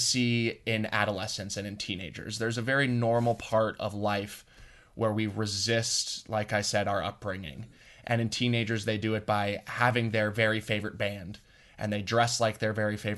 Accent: Boulder, Colorado, United States; And for me, you know, I grew up in Boulder. And there was a time in that adolescent phase where I became very resistant to my upbringing.

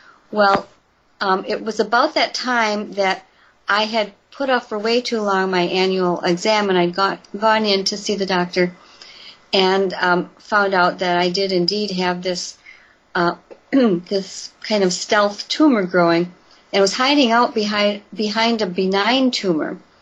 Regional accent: Elkhorn, Wisconsin, United States; a maybe 3 to 4 mile long country road just outside of Elkhorn, my hometown

